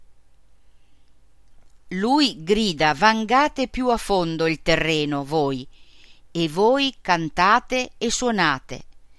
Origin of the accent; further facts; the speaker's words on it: Germany; Italian is a second language; in particolare a me, in quanto tedesco